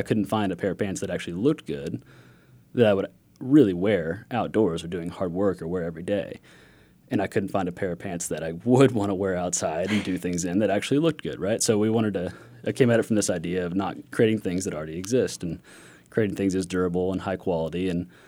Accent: Arkansas, United States; growing up in Arkansas as an outdoorsman basically my whole life, I grew up camping, hiking, backpacking

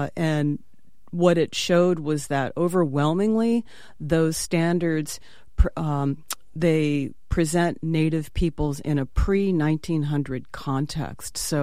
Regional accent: Los Angeles, California, United States; And so I grew up in Los Angeles as part of, in a really, really diverse community in East Los Angeles, actually.

